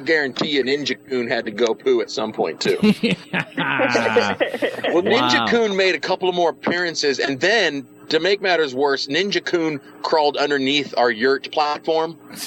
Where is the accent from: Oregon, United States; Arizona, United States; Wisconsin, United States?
Arizona, United States; Parker; I'm wearing a T-shirt that says Parker, Arizona. And he's like, are you from Parker? And I said, yes, I am from Parker.